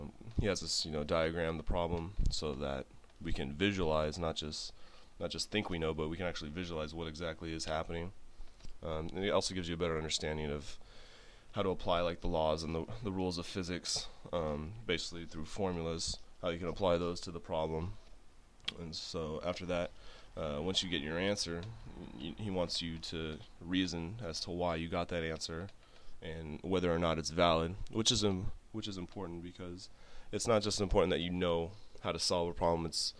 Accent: San Diego, California, United States; So I'm from San Diego. I've lived here all my life.

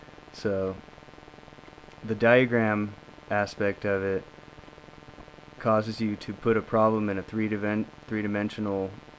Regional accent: Ojai, California, United States; I am from Ojai, California, which is near Santa Barbara in Ventura County.

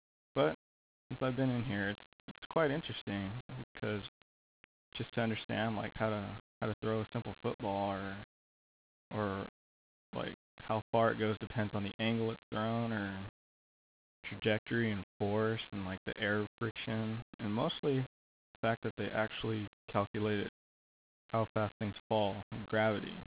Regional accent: Visalia, California, United States; I was born and raised in Visalia, California, which is a little town about 45 minutes south of Fresno. Whenever I mention to people that I'm from Visalia, I always have to say I'm from the Fresno area.

